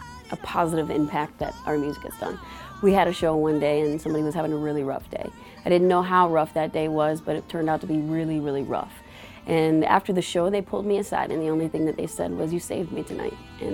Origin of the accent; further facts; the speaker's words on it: South Carolina, United States; born there; So I was born in South Carolina, picking up pecans for work, you know, I was poor, you know, so everything that I do really does go back to my Southern roots